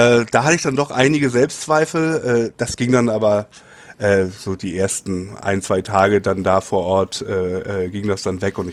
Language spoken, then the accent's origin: German; Hamburg, Germany; Hamburg ist meine Heimatstadt.